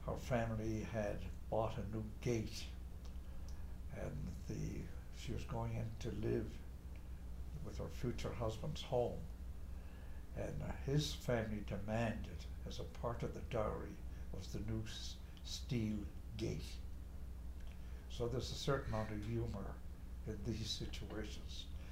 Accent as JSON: {"language": "English", "country": "Ireland", "tie": "born or raised there", "said": "matchmaking was quite an activity in their time and in my time growing up in Ireland"}